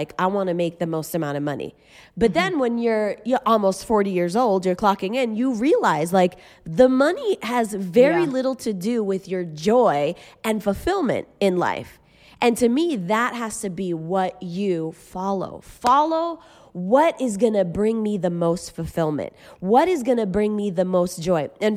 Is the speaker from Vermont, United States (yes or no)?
no; Massachusetts, United States; moved away as an adult; it was yes to full-time ministry, yes to leaving my home state of Massachusetts and going to God knows where.